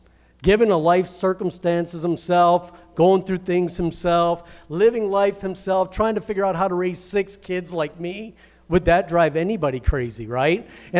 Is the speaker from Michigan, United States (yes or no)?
yes; Michigan, United States; me and my dad, man, we had some very rough years growing up in Michigan.